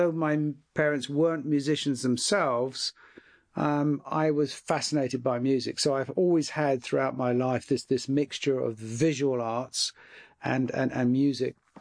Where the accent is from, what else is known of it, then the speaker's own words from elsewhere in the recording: London, United Kingdom; I was brought up in Southeast London in the UK.